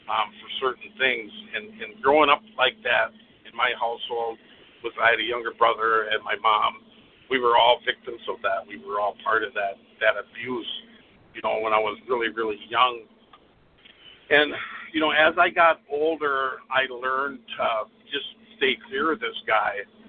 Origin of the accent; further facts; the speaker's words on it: Minneapolis, Minnesota, United States; And growing up in Minneapolis, St. Paul, and Twin Cities area, at that time, there used to be a lot of bookstores